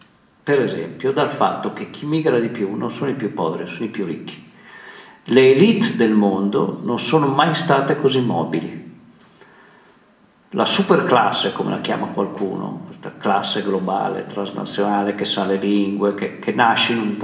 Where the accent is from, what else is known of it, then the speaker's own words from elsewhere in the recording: Milan, Lombardy, Italy; Io sono milanese